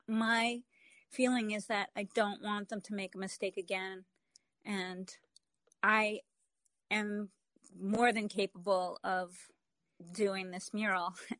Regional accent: New York City, New York, United States; I grew up in New York City.

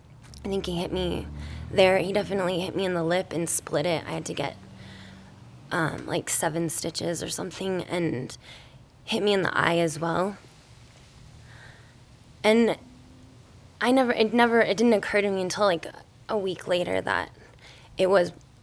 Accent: Carbondale, Illinois, United States; being that I grew up in Carbondale

